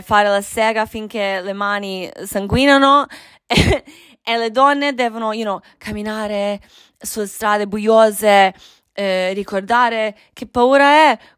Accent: Croatia; Italian is a second language; eravamo due immigrati comunisti, lei cinese, io croata

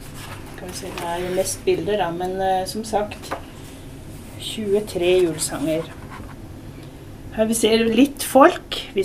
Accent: Northern Germany, Germany; Norwegian is a second language; now in Norway; så er jeg opprinnelig tysk. Jeg vokste opp i Nord-Tyskland på landsbygda, på en sånn liten dorf på landet.

